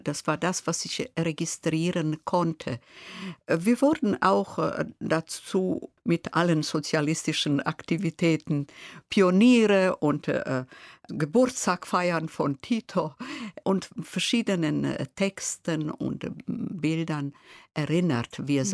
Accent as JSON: {"language": "German", "town": "Split", "region": "Split-Dalmatia County", "country": "Croatia", "tie": "born or raised there", "said": "Ich bin in Split geboren. Meine Eltern kamen aus einem Bergdorf, 50 Kilometer von Split entfernt. Dort lebte ich bis zu meinem 10. Lebensjahr und wurde dann in ein Vorort von Split mitgenommen von dem Vater zu anderen älteren Geschwistern"}